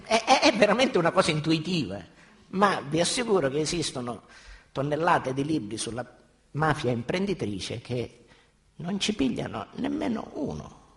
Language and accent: Italian; Catania, Sicily, Italy; io poi che sono di Catania